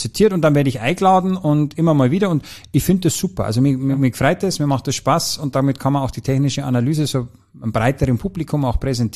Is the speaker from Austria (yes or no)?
no; Germany; man hört es ja auch bei mir, ich bin ja auch aus der Nähe, ich bin grenznah zu Österreich aufgewachsen